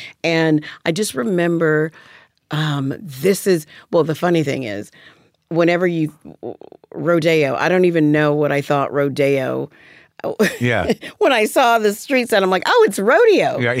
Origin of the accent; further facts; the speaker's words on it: Alabama, United States; moved away; But growing up in Alabama, if I'm going to be honest, I felt more racism when I first moved here than I ever had in Alabama.